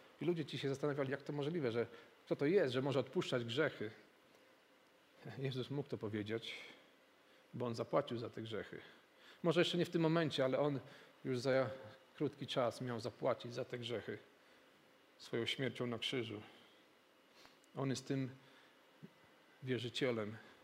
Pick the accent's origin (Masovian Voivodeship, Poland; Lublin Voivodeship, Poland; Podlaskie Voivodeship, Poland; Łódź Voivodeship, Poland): Podlaskie Voivodeship, Poland; Bielsk Podlaski; kiedy ja dorastałem w Bielsku Podlaskim